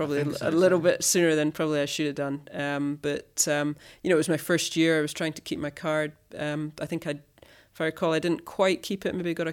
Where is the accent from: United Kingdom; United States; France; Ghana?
United Kingdom; Scotland; We were always, I suppose, being Scottish, we're quite conservative.